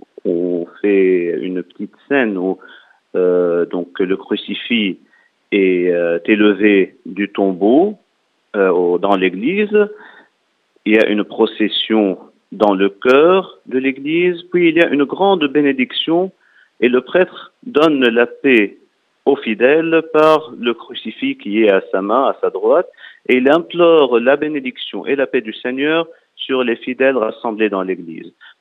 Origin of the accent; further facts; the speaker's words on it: Sidon, South Governorate, Lebanon; je viens du diocèse de Sidon personnellement